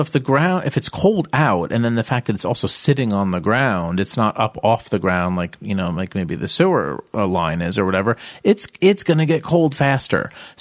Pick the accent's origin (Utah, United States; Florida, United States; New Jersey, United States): New Jersey, United States; Asbury Park; I grew up in Asbury Park, New Jersey, and our house was broken into many times.